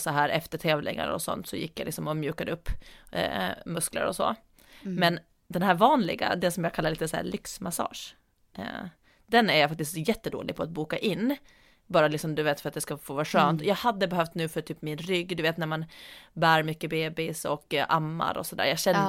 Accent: Åland, Finland; nu som när jag var hemma på Åland också, där har vi bastu. Hemma, alltså i Finland så har alltså nästan alla, skulle jag säga, har en bastu.

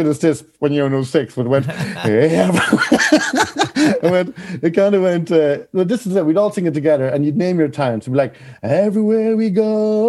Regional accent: Kells, County Meath, Ireland; children of Kells County Meath. I didn't know other towns had it. I was very proud of the song. Like, we're from Kells.

